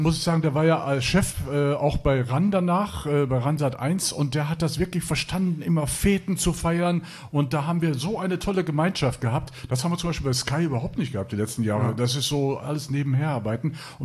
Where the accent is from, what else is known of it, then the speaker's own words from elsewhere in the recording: Gladbeck, North Rhine-Westphalia, Germany; ich war ja früher in Gladbeck, ich bin im Ruhrgebiet ja aufgewachsen auch, ja. In Gladbeck bin ich groß geworden.